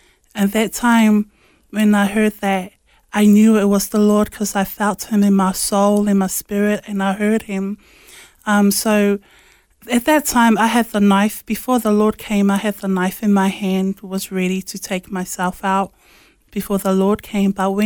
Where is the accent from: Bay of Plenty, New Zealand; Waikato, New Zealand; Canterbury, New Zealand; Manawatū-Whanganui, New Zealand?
Waikato, New Zealand; Tokoroa; also born or lived in Samoa; I was born in Samoa, and I was adopted and raised in New Zealand.